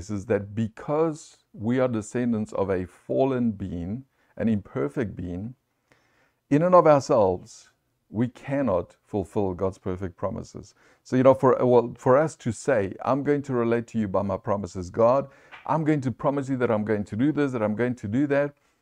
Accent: South Africa; now in United States; I was raised in South Africa, therefore, you Americans need to accept me that way, and this is how I'm going to be.

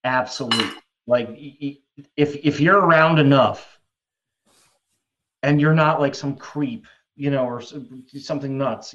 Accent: East Coast, United States; I grew up on the East Coast of the U.S., you know, grew up with the Soul.

